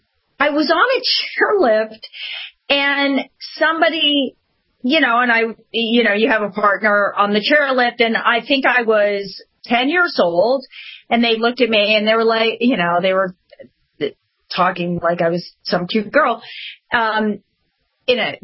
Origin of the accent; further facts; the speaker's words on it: Ketchum, Idaho, United States; also born or lived in Sun Valley; I grew up in Sun Valley, Idaho, Ketchum, Idaho.